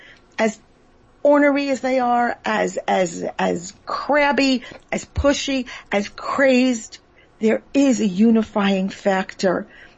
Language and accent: English; United States; moved away as an adult; now in Israel; I grew up in America. I lived my first 39 years in America.